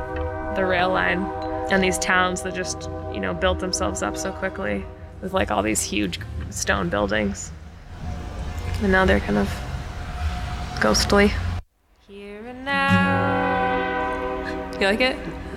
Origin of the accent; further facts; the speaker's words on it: Michigan, United States; also born or lived in Massachusetts; I was living in Massachusetts and I'm from Michigan, so when I was living there, I was like kind of idealizing Michigan in this way.